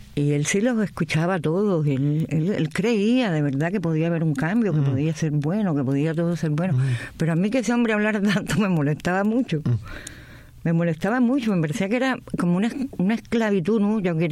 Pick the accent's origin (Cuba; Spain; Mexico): Cuba; moved away; Con mi padre murió en Cuba, yo nunca más lo vi después que salí de Cuba.